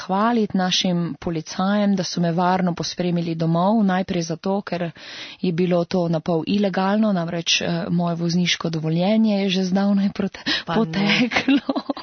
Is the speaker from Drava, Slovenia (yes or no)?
yes; Ptuj, Drava, Slovenia; od takrat, ko se zavedam, da sem Ptujčanka